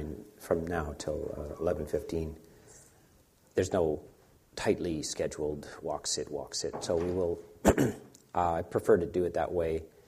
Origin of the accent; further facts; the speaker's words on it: Canada; born there; I was born in Canada.